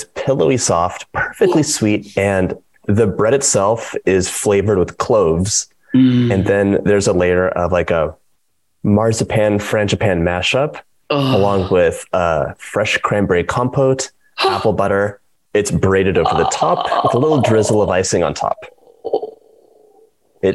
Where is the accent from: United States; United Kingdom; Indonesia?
United States; Los Angeles, California; moved away; I'm from Los Angeles, and we moved to the East Coast. And the seasons are so strong.